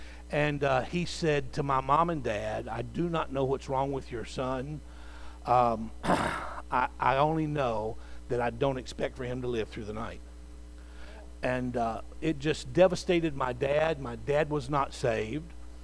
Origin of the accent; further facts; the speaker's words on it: Covington, Kentucky, United States; born there; I was born in Covington, Kentucky, and when I was 18 months old, I developed a serious blood disease.